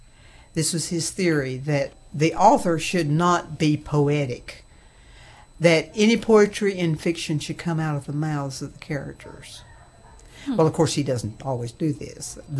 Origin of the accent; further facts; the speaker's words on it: Boone, North Carolina, United States; Oh, yes. I'm originally from Boone.